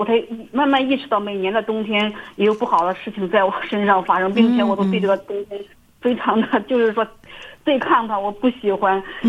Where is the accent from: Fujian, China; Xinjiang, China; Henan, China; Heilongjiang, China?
Henan, China; 现在因为我老家是这边的